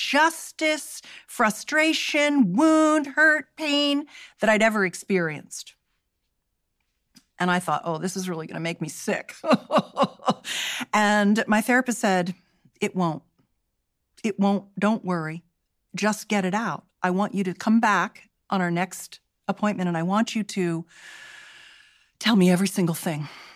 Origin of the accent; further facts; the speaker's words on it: California, United States; I grew up in Silicon Valley, my career in my 20s and 30s was Silicon Valley